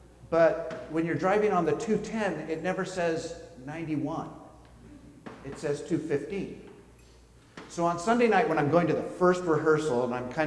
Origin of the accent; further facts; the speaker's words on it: California, United States; So I grew up in Northern California, as many of you know, and went to school at Westmont College in Santa Barbara